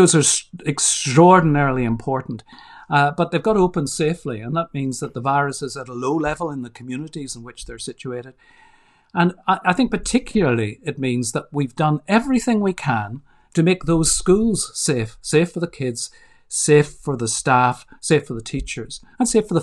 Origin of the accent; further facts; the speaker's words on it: Belfast, Northern Ireland, United Kingdom; it's been a really interesting thing to look back on my growing up on the Falls Road in Belfast, in the poorest bit of Belfast